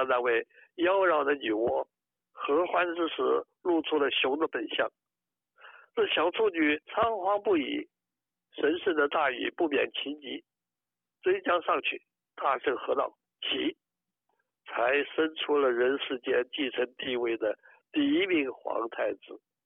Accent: Taiwan; 所以也可以自认是一个世界公民，而台湾是我的故乡。

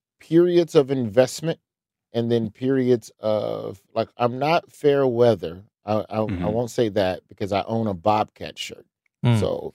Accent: Alabama, United States; even though I'm from Alabama.

